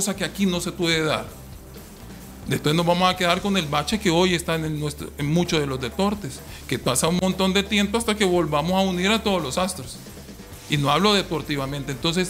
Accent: El Salvador; Y me incluyo yo porque soy salvadoreño.

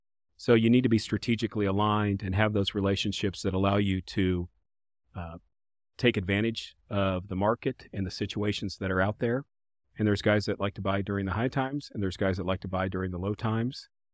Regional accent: Midwest, United States; born there; So I was born here in the Midwest

